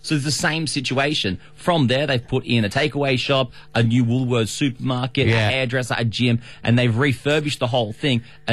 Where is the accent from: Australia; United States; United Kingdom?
Australia; Sydney, New South Wales; They did this in my neck of the woods growing up in Parramatta area of Sydney.